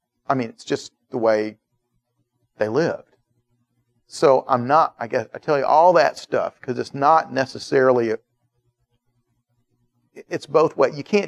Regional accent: Atlanta, Georgia, United States; I grew up in Atlanta, and Northeast Atlanta. I played football and baseball and stuff at the park that was just down the street from where I grew up.

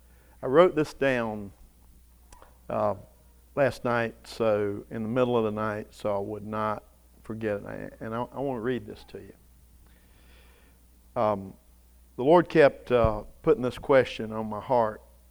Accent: Savannah, Georgia, United States; I grew up in Savannah. I can never remember anything like that happening in Savannah.

